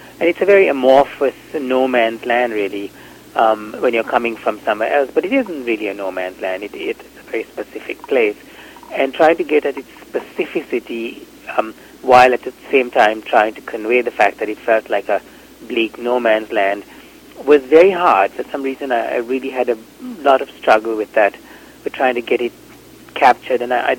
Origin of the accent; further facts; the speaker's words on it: Sri Lanka; I grew up in Sri Lanka is a Buddhist country